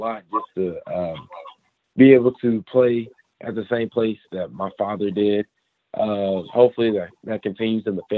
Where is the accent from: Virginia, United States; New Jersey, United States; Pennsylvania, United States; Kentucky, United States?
Kentucky, United States; Lexington; And growing up in Lexington, you see a lot of things that Kentucky has to offer.